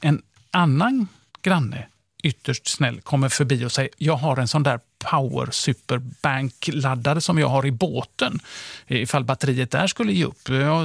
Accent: Skåne, Sweden; för jag är från Skåne

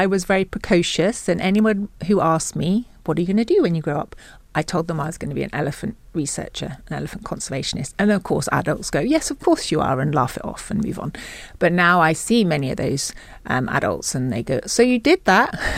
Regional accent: United Kingdom; And whilst I'm very British traditionally, I have been exposed to and therefore, I think, influenced by many different cultures.

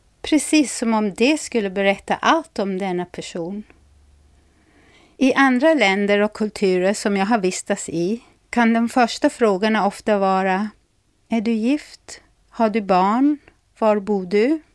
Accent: South Africa; now in Sweden; i Sydafrika, där jag är född och uppvuxen, var jag klassad som vit.

